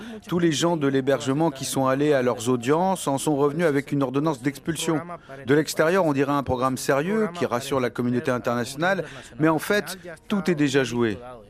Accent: Honduras; Moi, ça me semble complètement absurde, cette histoire, parce que je viens du Honduras.

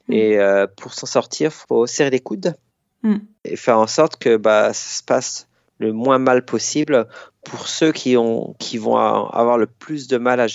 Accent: France; now in United Kingdom; en tant que Français ou Européen au Royaume-Uni.

